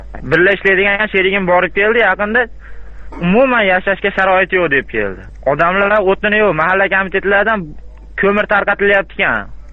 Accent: Andijan, Andijan Region, Uzbekistan; now in Barnaul, Russia; Andijondan.

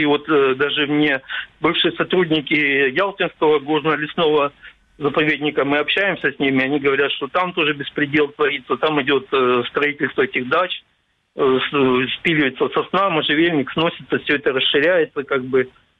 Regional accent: Crimea, Ukraine; как крымчанин

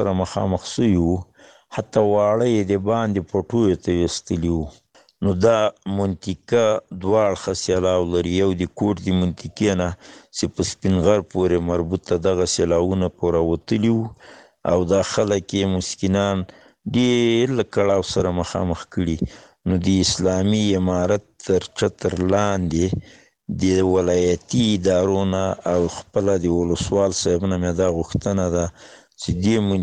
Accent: Paktia, Afghanistan; د پختیا دی ولایت اوسیدونکو خو چې موږ زمې په ننګرهار کې دی

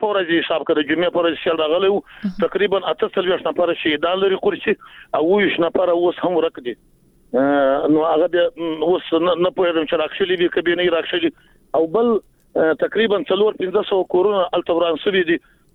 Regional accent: Jowzjan, Afghanistan; موږ خو د جوزجان د ولایت یو

